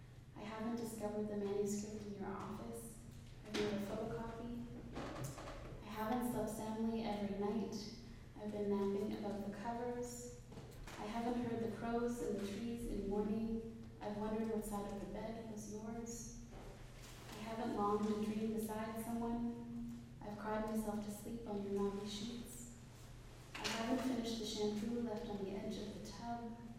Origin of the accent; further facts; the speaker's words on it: Ontario, Canada; I come from St. John's, which is half true. I grew up in Ontario, and my whole life I've told everybody I was a Newfoundlander. My parents are Newfoundlanders. And now I'm telling everybody I'm from Ontario